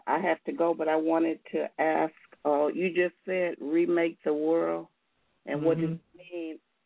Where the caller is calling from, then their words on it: Rockford, Illinois, United States; Rockford, Illinois.